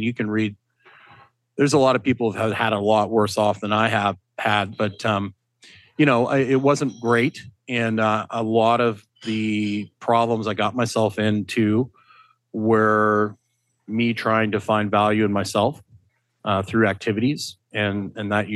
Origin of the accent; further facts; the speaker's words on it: Canada; I'll talk metric. I am Canadian, so I can talk metric with you.